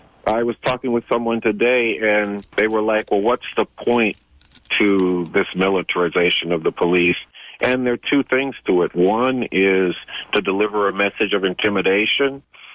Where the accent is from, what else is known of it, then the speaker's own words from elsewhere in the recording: New York City, New York, United States; I come from New York City, which means I don't live in Ferguson, but I do live police terror directed at oppressed communities.